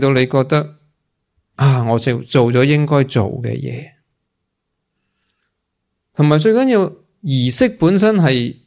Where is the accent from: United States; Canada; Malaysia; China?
China; 通常一般人，我哋中国人就啊，佢作咗好多业啊